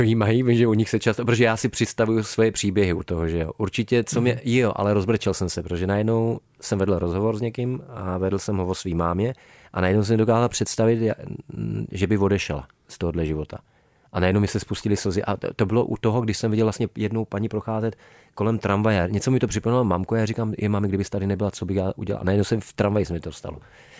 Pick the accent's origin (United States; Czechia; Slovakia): Slovakia; accent: Slovak; Czech is a second language; moje nářečí nebo slovenské nářečí, které používáme, je hodně podobný tomu moravskému, spíš moravský.